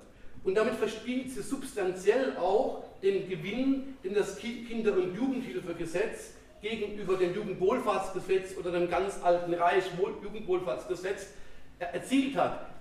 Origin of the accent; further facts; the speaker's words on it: West Germany, Germany; ich bin ein echter Wessi, ich bin sogar ein linksrheinischer Wessi, also ein paar Franzose.